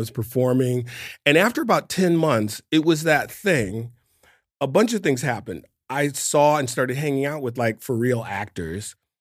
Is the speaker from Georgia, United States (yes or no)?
no; Detroit, Michigan, United States; growing up in Detroit, is at a very young age, I was fixated on, I'm getting the fuck out of this town, and I'm going to get famous.